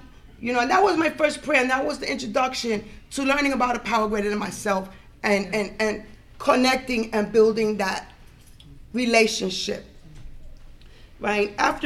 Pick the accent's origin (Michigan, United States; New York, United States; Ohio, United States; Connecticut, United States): New York, United States; my very first convention in New York, I'm from New York, actually. I don't know if you noticed.